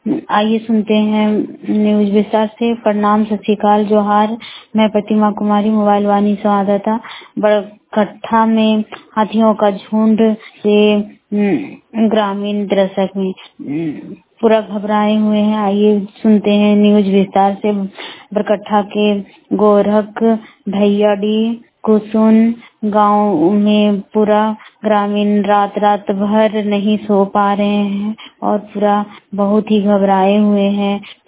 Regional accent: Barkagaon, Jharkhand, India; बड़कागांव प्रखंड की रहने वाली हूँ।

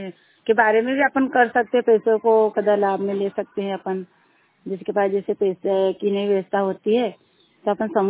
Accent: Barud, India; मैं ग्राम बरूड़ से हूँ

